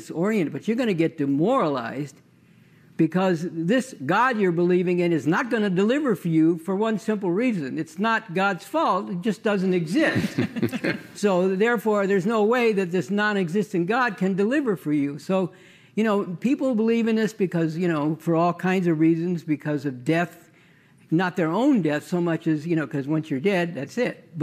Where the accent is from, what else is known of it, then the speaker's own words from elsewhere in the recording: Berkeley, California, United States; I grew up in Berkeley.